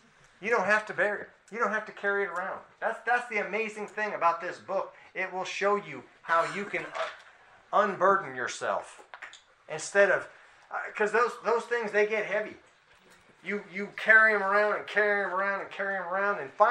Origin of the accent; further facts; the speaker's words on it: New Hampshire, United States; moved away as an adult; now in Missouri, United States; I wasn't originally from this area or from Missouri. I grew up in New Hampshire.